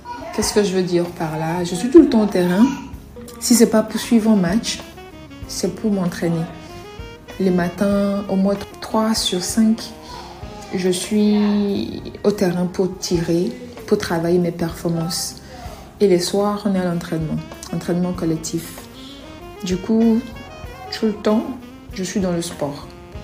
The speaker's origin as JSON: {"language": "French", "country": "Togo", "said": "en tant que Togolaise"}